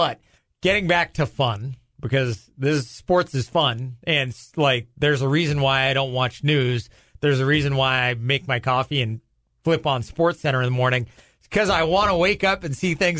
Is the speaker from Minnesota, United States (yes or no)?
no; Newport Beach, California, United States; The company was headquartered out of my hometown, Newport Beach, California.